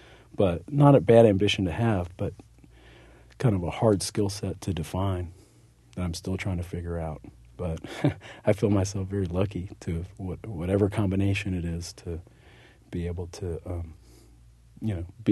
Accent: Texas, United States; You know, I grew up in East Texas, and it wasn't a career option, especially back then.

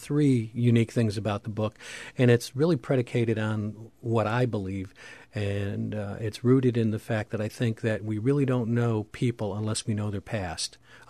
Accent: Buffalo, New York, United States; now in Wilmington, United States; it's set in Buffalo, which was my original hometown. Mm-hmm. Wilmington is now my hometown.

